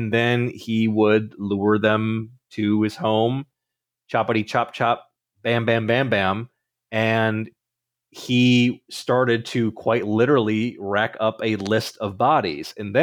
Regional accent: Michigan, United States; Yeah. Well, I'm from Michigan, so it was a road less traveled sort of deal, and I got out of there.

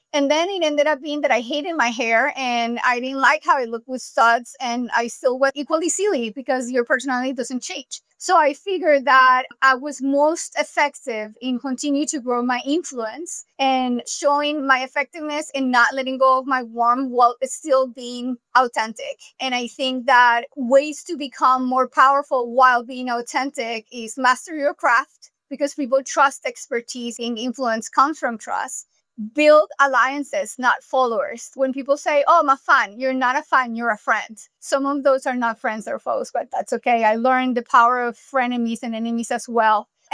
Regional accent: Colombia; English is a second language; now in United States; I am an immigrant. I'm from Colombia.

